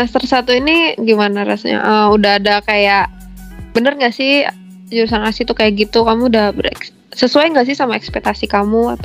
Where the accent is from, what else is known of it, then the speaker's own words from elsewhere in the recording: Cirebon, West Java, Indonesia; aku Cirebon sebenarnya. Tapi ini lagi liburan nih, lagi di Jakarta.